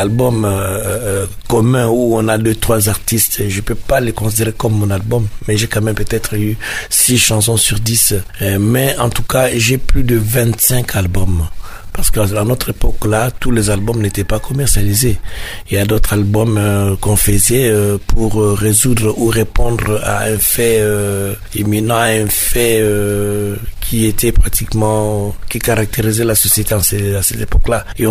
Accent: Kinshasa, DR Congo; je suis natif de Yolo, donc Yolo va me fêter le 1er mai.

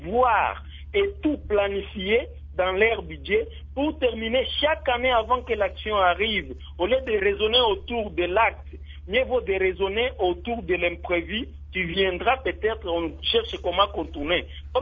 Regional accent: Fungurume, Lualaba, DR Congo; ça commence à affecter pas seulement à Kinshasa, et même ici chez nous à Fungurume

